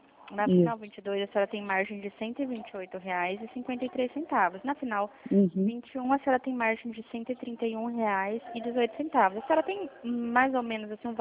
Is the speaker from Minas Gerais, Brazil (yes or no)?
no; Dourados, Mato Grosso do Sul, Brazil; Sou de Dourados, Mato Grosso do Sul.